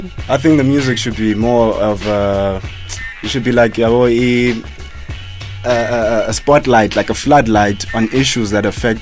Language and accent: English; Eastern Cape, South Africa; We're saying that earlier on, but coincidentally, we're all from the Eastern Cape.